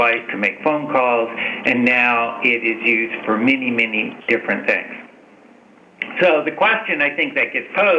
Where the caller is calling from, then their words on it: Seattle, Washington, United States; I am participating from Seattle. We are practicing appropriate social distancing here in Seattle.